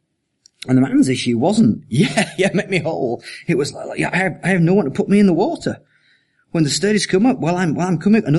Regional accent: England, United Kingdom; I'm English, so I have no sense of humor whatsoever.

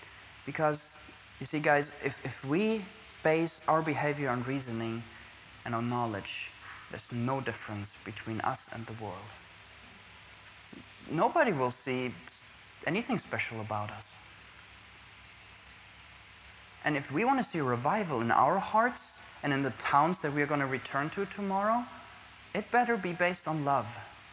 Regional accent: Germany; I come from Germany, okay? And everybody drinks alcohol there, for example.

